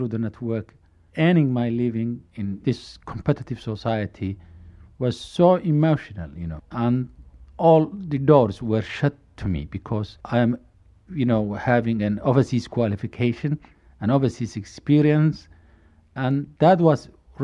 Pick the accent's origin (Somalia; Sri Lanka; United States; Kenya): Somalia; now in Cardiff, United Kingdom; I came from Somalia in 1987, and since I have been living in Cardiff.